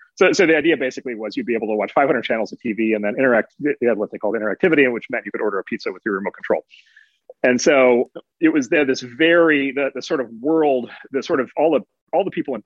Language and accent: English; Midwest, United States